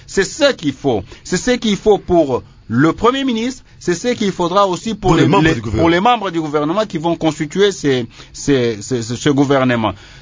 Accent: DR Congo; Et nous sommes congolais et nous partageons ça.

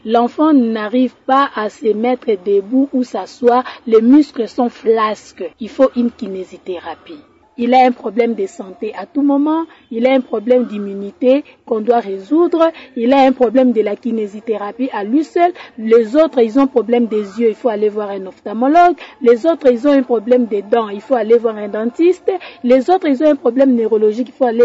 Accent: DR Congo; Nous sommes des Congolais comme eux, nous sommes des êtres humains comme eux.

